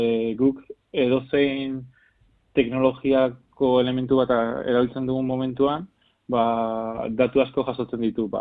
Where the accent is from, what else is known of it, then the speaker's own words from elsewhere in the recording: Vitoria-Gasteiz, Basque Country, Spain; nik Gasteiztarra naiz, eta hemen Gasteizen jaio izan naiz, eta hemen ikasi dut